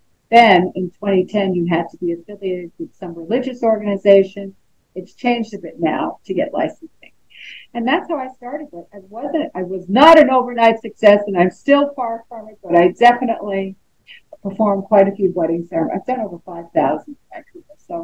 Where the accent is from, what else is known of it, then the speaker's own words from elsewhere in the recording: Las Vegas, Nevada, United States; from Las Vegas, Nevada.